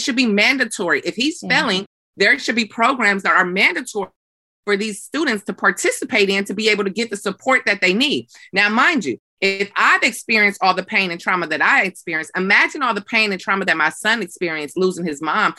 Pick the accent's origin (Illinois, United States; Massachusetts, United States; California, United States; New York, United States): California, United States; San Francisco; because I grew up in San Francisco housing projects, Valencia Gardens to be exact.